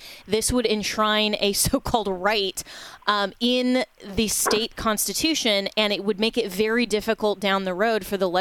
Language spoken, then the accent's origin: English; Florida, United States; But here in the state of Florida, my home state, there is Amendment 3 is on the ballot